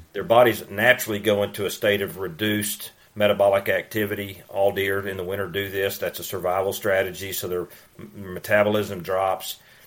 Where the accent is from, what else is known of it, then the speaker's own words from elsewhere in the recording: Georgia, United States; Now, you know, my home state of Georgia is over 1 million just in Georgia.